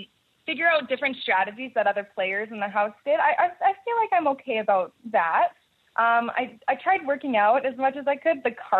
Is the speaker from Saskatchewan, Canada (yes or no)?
no; Port Coquitlam, British Columbia, Canada; I'm 22 years old. I'm from Port Coquitlam in British Columbia.